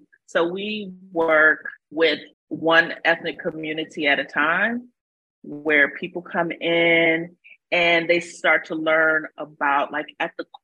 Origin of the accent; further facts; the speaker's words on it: Cleveland, Ohio, United States; it was very difficult growing up in the Midwest, in Cleveland, where there weren't, I never saw any other families that were like mine. So here I am, this little Black girl with a Spanish last name